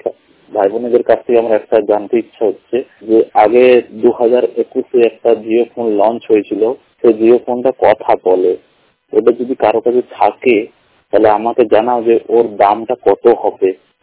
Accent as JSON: {"language": "Bangla", "town": "Allahabad", "region": "Uttar Pradesh", "country": "India", "said": "আমার বাড়ি হলো এলাহাবাদ, উত্তরপ্রদেশ।"}